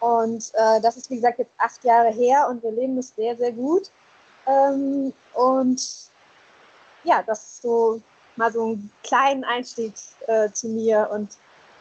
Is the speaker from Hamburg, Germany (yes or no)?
no; Aachen, North Rhine-Westphalia, Germany; now in South Africa; Ich komme aus Aachen, also ich bin in Aachen geboren, bin mittlerweile schon 31